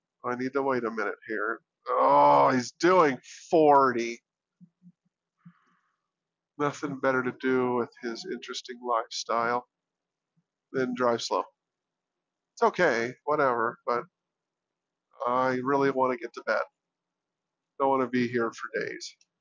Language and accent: English; New Mexico, United States; you can say, I'm from New Mexico.